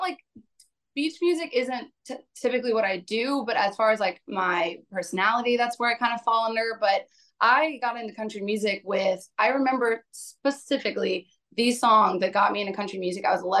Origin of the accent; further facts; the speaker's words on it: Charleston, South Carolina, United States; also born or lived in Florida; I was born in Florida, but we only lived there for like a month and immediately moved to Charleston. So like I claim born and raised in Charleston.